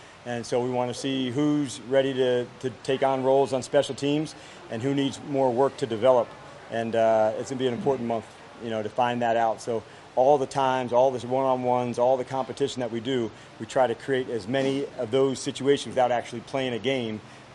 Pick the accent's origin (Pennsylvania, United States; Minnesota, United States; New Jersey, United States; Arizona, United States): New Jersey, United States; And I grew up in New Jersey, and I went to training camp to watch the New York Giants.